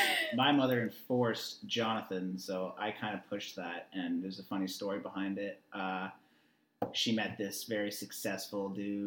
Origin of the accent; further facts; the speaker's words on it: British Columbia, Canada; also born or lived in Mississauga; parents brought me here when I was 2. Grew up in BC. BC is one of the most beautiful places. I think most people that were born here take it for granted.